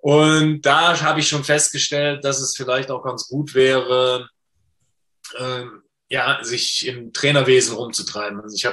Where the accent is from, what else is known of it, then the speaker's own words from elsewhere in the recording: Düsseldorf, North Rhine-Westphalia, Germany; moved away as an adult; now in Munich, Germany; Ich bin ein gebürtiger Düsseldorfer und musste mein Dorf die ersten 50 Jahre auch zumindest für die Wohnung nicht verlassen. Aber dann ergab es sich, dass meine Frau ein Beschäftigungsverhältnis in München angenommen hat.